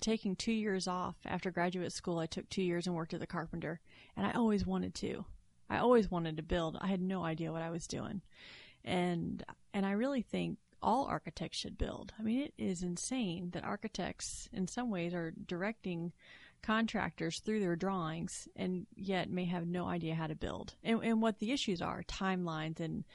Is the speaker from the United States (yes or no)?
yes; Virginia Beach, Virginia, United States; And I grew up in Virginia Beach. So environment, we were probably a mile off the beach. And it was right on the Chesapeake Bay